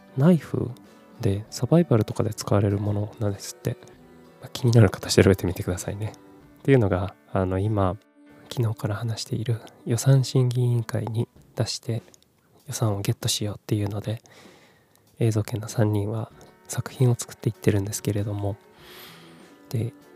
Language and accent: Japanese; Kumamoto, Japan; born or raised there; also born or lived in Fukuoka / Tokyo